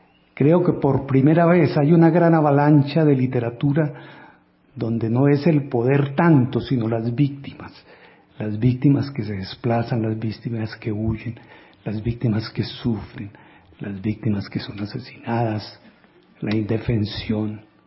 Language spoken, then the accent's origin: Spanish; Líbano, Tolima, Colombia; Yo, a los 7 años, estaba en la plaza de Líbano, Tolima, mi pueblo, que queda arriba de la antigua Armera en la cordillera.